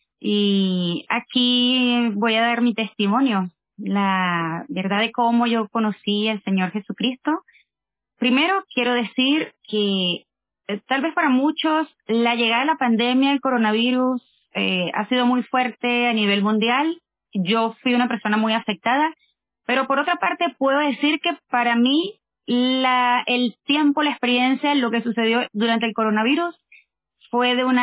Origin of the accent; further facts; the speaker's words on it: Venezuela; now in Chile; Soy venezolana, tengo ya casi 10 años aquí en Chile.